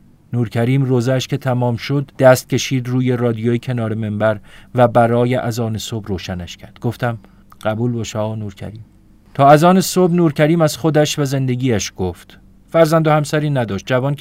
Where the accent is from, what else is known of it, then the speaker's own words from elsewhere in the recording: Tehran, Tehran Province, Iran; البته خودم تهرانیم.